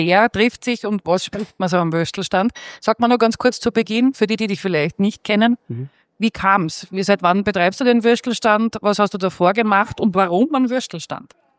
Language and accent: German; Salzburg, Austria; now in Vienna, Austria; ich bin aus Salzburg gekommen